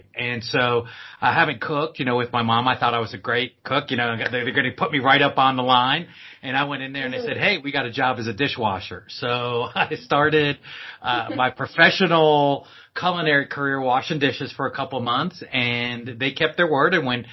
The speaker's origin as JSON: {"language": "English", "region": "New York", "country": "United States", "tie": "born there", "said": "Well, I'm a native New Yorker, so I was born in the South Bronx, me and … hanging in the South Bronx back in the day."}